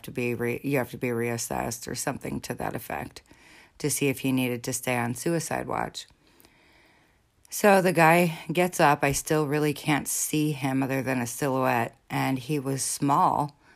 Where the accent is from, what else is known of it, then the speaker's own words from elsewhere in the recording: Chicago, Illinois, United States; I'm pretty sure I've known murderers in my life, just based on me growing up in Chicago and different things, maybe.